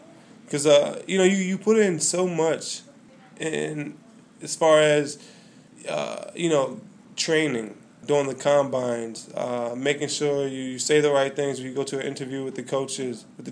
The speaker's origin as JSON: {"language": "English", "region": "New Jersey", "country": "United States", "said": "I'm from Jersey, so I was always around the cold."}